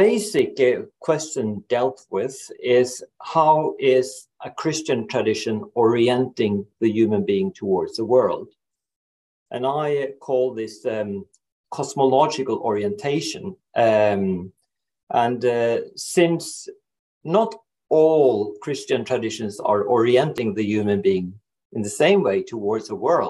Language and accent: English; Norway; But I'm from Norway, and I'm currently associate professor at Tromsø, Vid Specialized University in Norway.